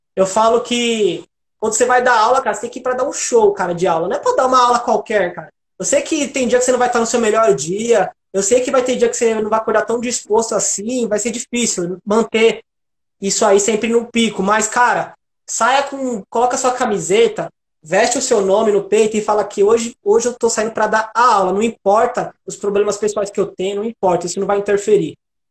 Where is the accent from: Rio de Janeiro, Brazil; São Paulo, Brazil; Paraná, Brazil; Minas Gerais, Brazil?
São Paulo, Brazil; Eu vim da Zona Leste. Vim lá da Zona Leste de São Paulo, do Fundão.